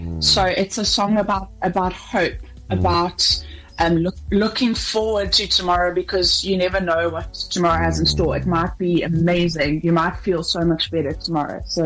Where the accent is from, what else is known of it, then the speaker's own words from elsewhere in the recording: Margate, KwaZulu-Natal, South Africa; born there; also born or lived in Johannesburg; So I told you guys that I was born in KwaZulu-Natal in Margate. So after I moved to Joburg, we used to go on road trips to visit my grandmother in Margate.